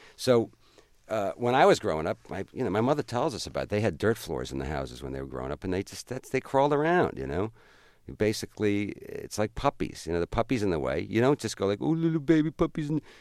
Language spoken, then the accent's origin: English; Ireland; But then again, I'm Irish, so you never know.